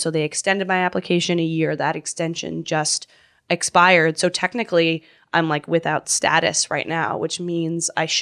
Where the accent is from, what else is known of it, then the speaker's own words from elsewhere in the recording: Canada; now in United States; and I'm a Canadian immigrant who's been lawfully living in this country for over 10 years.